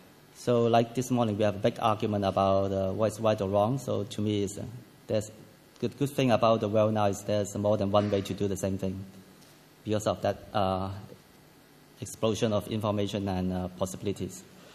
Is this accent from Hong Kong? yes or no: yes; Hong Kong; I'm from Hong Kong. I always tell people that I'm totally 100%. I was born there. Work there, study there, and teach there, and now I have my practice there.